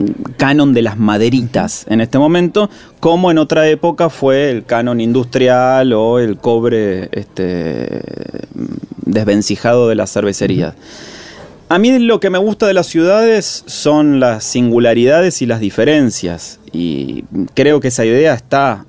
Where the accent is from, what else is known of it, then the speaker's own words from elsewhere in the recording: Buenos Aires, Argentina; yo soy de Villa Urquiza y había cines en Villa Urquiza y había cines en los barrios